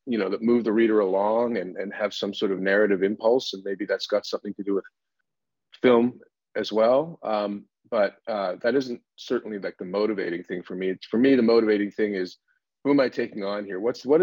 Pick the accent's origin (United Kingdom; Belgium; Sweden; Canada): Canada; now in United States; I'm Canadian, right? So I have what I refer to as ironic closeness. I've lived in America for quite a long time now, but my point of view is fundamentally Canadian.